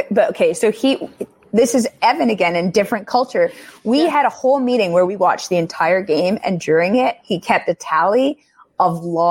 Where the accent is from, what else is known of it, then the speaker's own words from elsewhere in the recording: Quebec, Canada; And look, Amy and I are from Quebec. We're not French from France, from Quebec. It's just different.